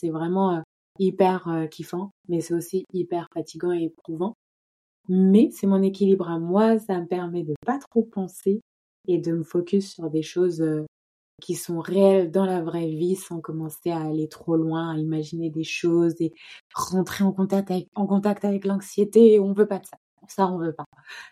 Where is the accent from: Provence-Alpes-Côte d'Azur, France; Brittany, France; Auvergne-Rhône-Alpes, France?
Auvergne-Rhône-Alpes, France; J'habite en Île-de-France et je suis originaire de Haute-Savoie. Donc vraiment, j'ai grandi dans la campagne quasi profonde, en vrai, au bord du lac, pied des montagnes.